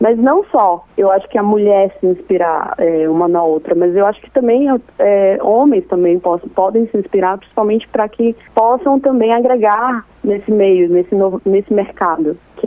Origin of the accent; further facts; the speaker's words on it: São Luís, Maranhão, Brazil; como eu sou de São Luís, eu resolvi falar das mulheres daqui de São Luís.